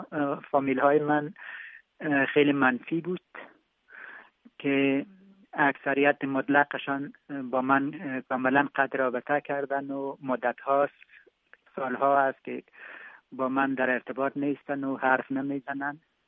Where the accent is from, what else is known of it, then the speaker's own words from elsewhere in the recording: Afghanistan; now in Canada; در افغانستان بزرگ شدیم، با فرهنگ افغانستان بزرگ شدیم.